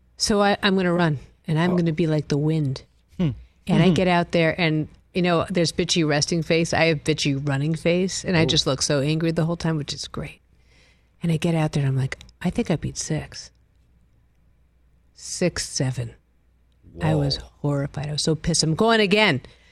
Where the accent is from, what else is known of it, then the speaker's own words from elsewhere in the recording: New England, United States; I'm from New England